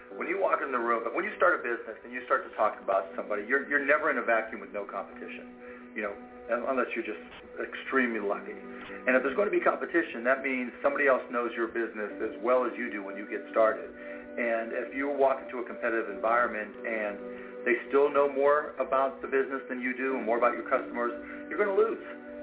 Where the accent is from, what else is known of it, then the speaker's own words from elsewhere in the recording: Pittsburgh, Pennsylvania, United States; I mean, I grew up in Pittsburgh